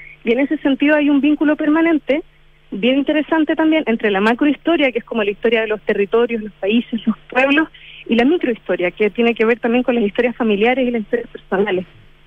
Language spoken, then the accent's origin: Spanish; Chile; nuestra identidad nacional es chilena, nosotros somos chilenos de nacionalidad